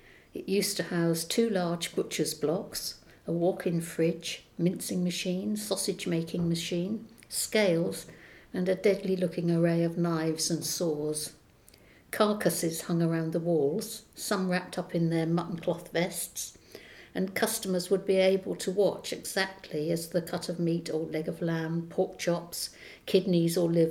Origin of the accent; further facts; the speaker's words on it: Hambledon, South East England, United Kingdom; I've lived in the village for most of my life, on and off. I was born in Hambledon and grew up in Church Lane.